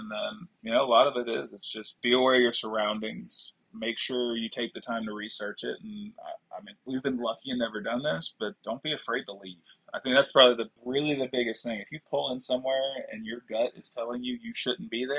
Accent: Florida, United States; now in Texas, United States; Well, since we're from Florida and have moved to Texas, all of our vacations have been back to Florida.

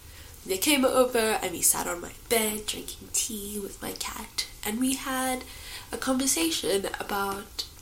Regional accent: South Africa; me as a South African Indian and Priyanka being from India.

